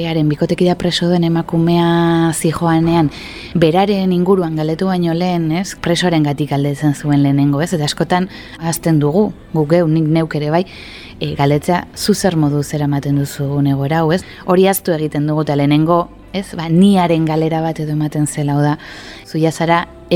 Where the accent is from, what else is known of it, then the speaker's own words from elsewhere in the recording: Hondarribia, Basque Country, Spain; 29 urte ditut eta Hondarribikoa naiz.